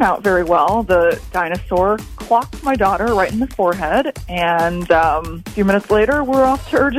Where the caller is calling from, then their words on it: Madison, Wisconsin, United States; I'm from Madison, and I looked the other way